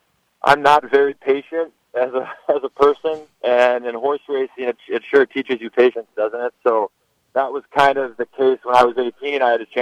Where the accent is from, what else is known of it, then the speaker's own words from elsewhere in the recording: Minnesota, United States; a kid growing up in Minnesota, you play hockey for the Gophers for any amount of time was you know, basically my lifetime goal at the time.